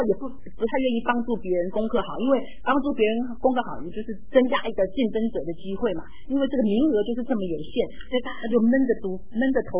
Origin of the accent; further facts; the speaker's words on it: Taiwan; 我们从台湾来的那个我们这一辈以上的